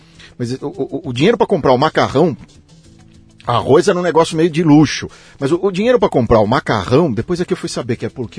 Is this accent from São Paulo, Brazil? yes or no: yes; São Paulo, Brazil; Eu cresci no Heliópolis. Eu sou do Heliópolis. Hoje não é mais... Porque, infelizmente, vieram bairros que se tornaram ainda mais pobres, mas na época que eu cresci lá era o bairro mais pobre de São Paulo.